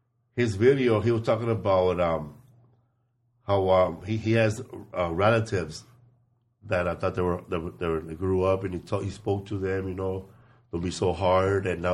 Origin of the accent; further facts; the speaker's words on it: Los Angeles, California, United States; because I grew up in Boyle Heights right there in the Pico Aliso housing projects.